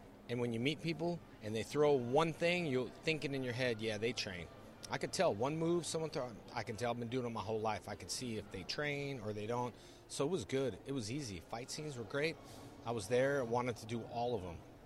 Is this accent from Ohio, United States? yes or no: no; California, United States; Well, I grew up in California.